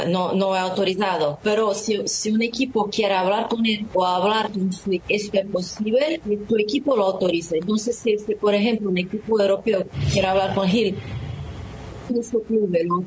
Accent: Brazil; Spanish is a second language; yo soy brasileña

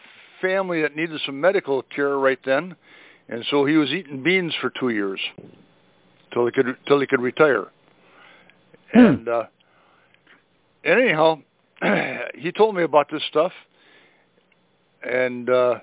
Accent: Eau Claire, Wisconsin, United States; also born or lived in Madison / Antigo; I grew up in Wisconsin, Eau Claire, Madison, Antigo, Eau Claire, Madison, you know.

